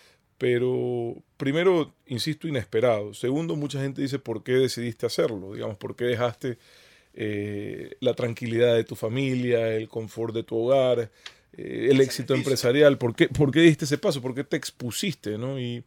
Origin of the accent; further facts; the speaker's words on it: Ecuador; hoy creo que somos más los ecuatorianos con este apellido que los alemanes